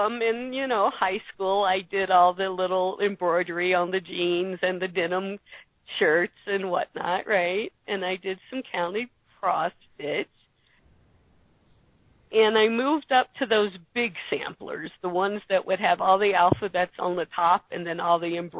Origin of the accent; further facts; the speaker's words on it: Virginia, United States; I grew up in Virginia, by the way